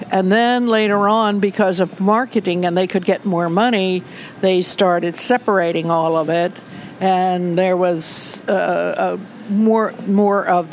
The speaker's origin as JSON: {"language": "English", "town": "Catonsville", "region": "Maryland", "country": "United States", "tie": "born or raised there", "said": "I grew up in Catonsville, and it's so nice."}